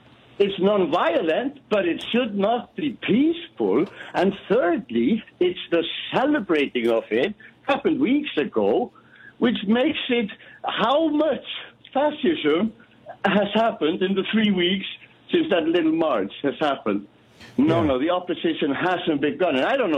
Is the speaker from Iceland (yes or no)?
yes; Iceland; now in Malta; No, I'm calling from Malta, but I'm Icelandic.